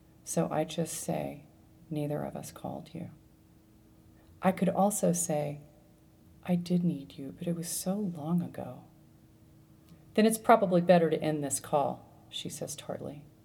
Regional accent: Texas, United States; moved away; I am a sixth-generation Texan. I am who I am

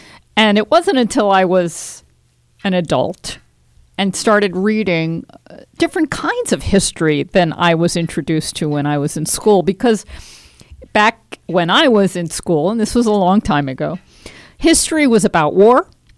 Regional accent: New York, United States; also born or lived in California / France; I'm a New Yorker. I grew up in New York. I mean, I've lived in California. I've lived in the south of France. I've been around. But now I'm back in New York.

